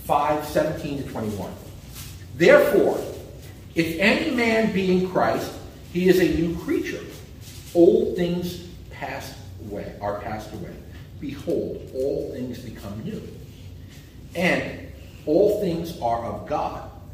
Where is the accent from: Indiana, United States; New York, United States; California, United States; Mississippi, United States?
New York, United States; Brooklyn; I'm guy from Brooklyn.